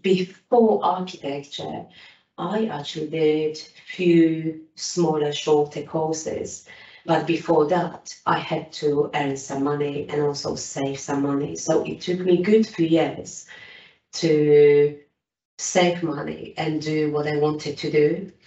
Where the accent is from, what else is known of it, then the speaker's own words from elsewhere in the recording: Poland; English is a second language; moved away as an adult; now in United Kingdom; So I'm coming from Poland, and why UK? I think it was the fact that I was looking for new opportunities and definitely new challenges. Coming from a small town in Poland